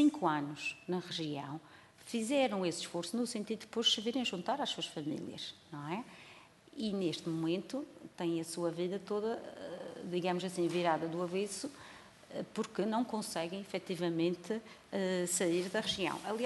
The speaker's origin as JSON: {"language": "Portuguese", "region": "Madeira", "country": "Portugal", "said": "eu sou, aliás já deu para perceber, eu sou madeirense, vivo lá há muitos anos"}